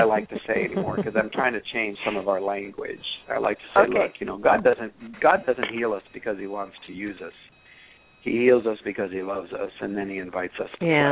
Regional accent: Canada; I'm Canadian, so we don't have all the answers

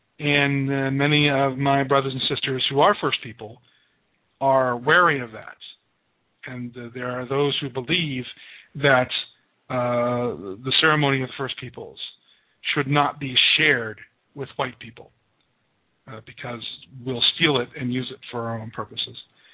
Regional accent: United States; born there; as far as I know, I was born in America, and that makes me a native of America, a Native American.

